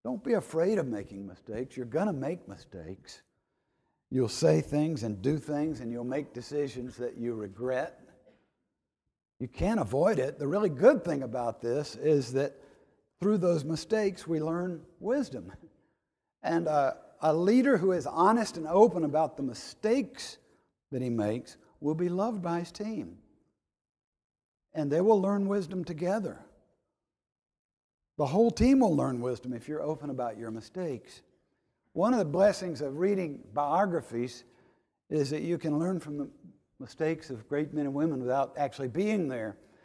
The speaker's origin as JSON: {"language": "English", "region": "North Carolina", "country": "United States", "tie": "born or raised there", "said": "I grew up in North Carolina surrounded by a good, large family."}